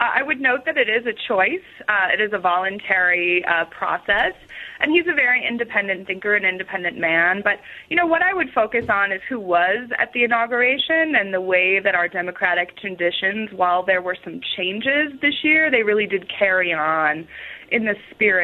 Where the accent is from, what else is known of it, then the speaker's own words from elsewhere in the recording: Illinois, United States; I'm originally from Illinois, outside of Chicago, so the center of the U.S.